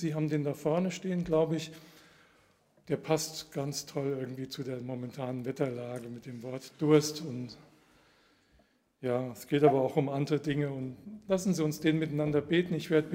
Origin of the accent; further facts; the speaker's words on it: Aibach, Hesse, Germany; ich komme aus Aibach.